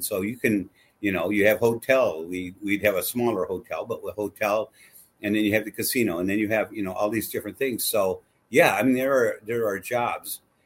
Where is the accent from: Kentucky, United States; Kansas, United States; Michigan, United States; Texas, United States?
Michigan, United States; Muskegon; because I'm a Muskegon guy. You know, I still live in Muskegon.